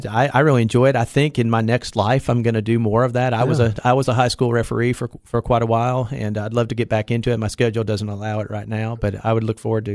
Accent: Northern United States, United States; now in Tennessee, United States; went to Cookeville High School. And, just fell in love with the South. And I tell people all the time I'm from the North, but I feel like I've been rehabilitated. I've been here a long time.

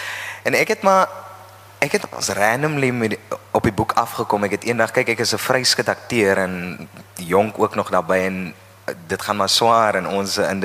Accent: Oudtshoorn, Western Cape, South Africa; Ek is van die Karoo, ek is van Oudtshoorn, ek het op Oudtshoorn groot geword en so aan.

